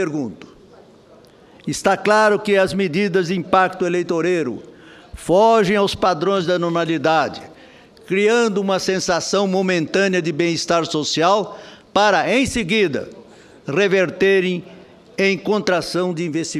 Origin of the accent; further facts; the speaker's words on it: Mato Grosso do Sul, Brazil; como diria o homem do campo lá do meu estado, Mato Grosso do Sul